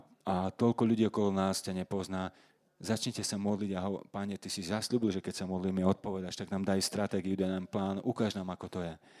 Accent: Prešov, Prešov Region, Slovakia; ja keď som chodil s Ľudkou, svojou manželkou, ona z Košic je, ja som z Prešova

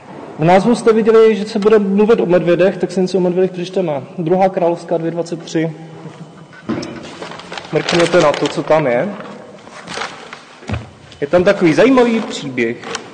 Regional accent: Jablůnka, Zlín Region, Czechia; jsem tady kusek z Jablunky, to je asi 5 kilometrů od Setína, směrem na Valašské Mezříčí, a ženatý, 2 děti, 3. na cestě.

